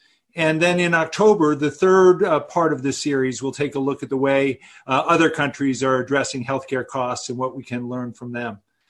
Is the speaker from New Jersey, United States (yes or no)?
yes; Princeton, New Jersey, United States; I grew up in Princeton, and I've long been familiar